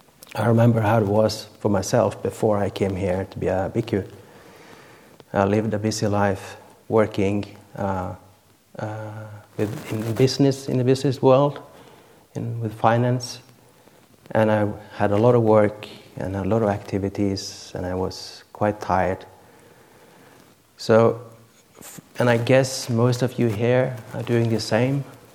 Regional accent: Norway; English is a second language; now in Australia; I was born and raised in Norway, but I've been here in Australia for almost 12 years, living on the other side of the road in the monastery

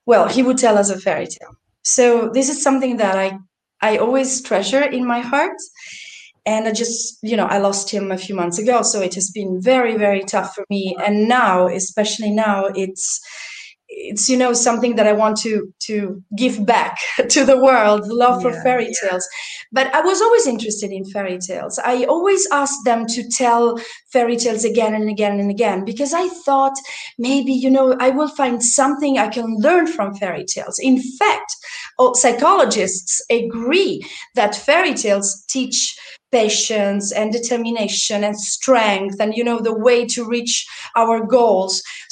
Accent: Italy; born there; English is a second language; I was born in Italy to two psychiatrists.

